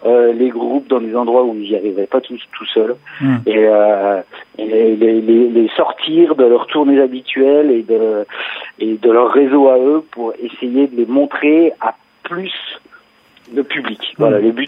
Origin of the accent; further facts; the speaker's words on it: Nîmes, Occitanie, France; Ils sont de Nîmes. Ils sont de Nîmes. Je suis de Nîmes.